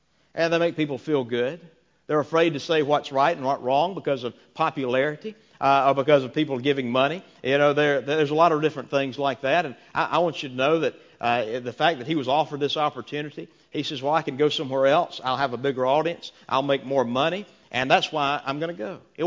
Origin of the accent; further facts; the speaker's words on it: South Carolina, United States; I've been keeping up in my hometown. It seems like there's always some crazy church drama going on in South Carolina that makes national news, or at least local news.